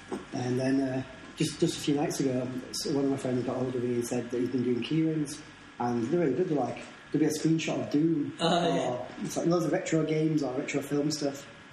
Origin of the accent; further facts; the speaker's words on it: Ripon, Yorkshire and the Humber, United Kingdom; accent: Harrogate; I've lost my original accent, actually. Yeah? Well, I think I have. Because I'm from, like, Ripon.